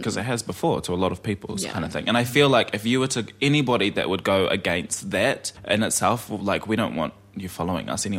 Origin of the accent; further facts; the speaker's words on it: Gisborne, New Zealand; also born or lived in Rotorua, New Zealand; I normally just say I was born in Rotorua and I was raised in Gisborne. It's pretty simple. Like, I'm New Zealand.